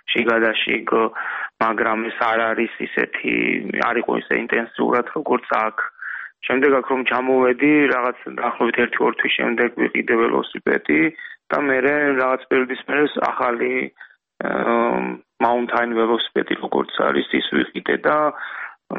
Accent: Atskuri, Samtskhe-Javakheti, Georgia; მე ჩემ სოფელში აწყურში გავატარე ბავშვობა და იქ თითქმის ყოველდღე დავსტერნოდი ხოლმე ველოსიპედით

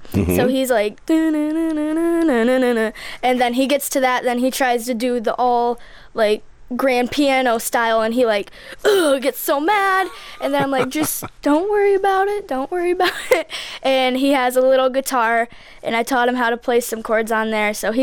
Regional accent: Flint, Michigan, United States; I wanted to help my hometown, Flint, Michigan

